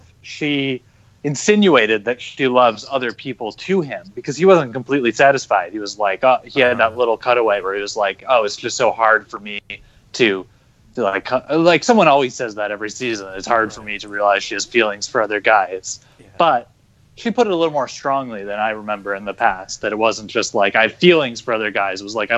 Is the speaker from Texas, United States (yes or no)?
no; New York, United States; Grandpa Munster from Buffalo. So we're getting into some of my hometown area.